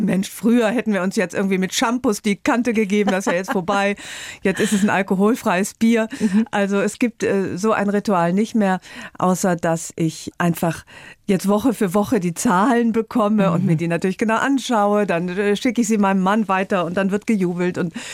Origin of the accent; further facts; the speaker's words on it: Aachen, North Rhine-Westphalia, Germany; Sie kam aus meiner Heimatstadt Aachen